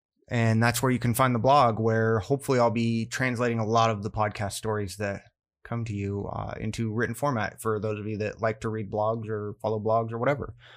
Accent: Denver, Colorado, United States; Coming from a heavily partisan area like Colorado, you know, growing up around Denver, to find out that it was, and learn about what unicameral is, that was fascinating.

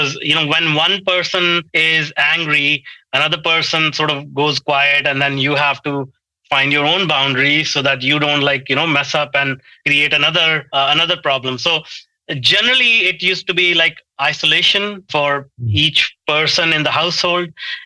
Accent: India; I grew up in India in a very small town, and it was a broken home.

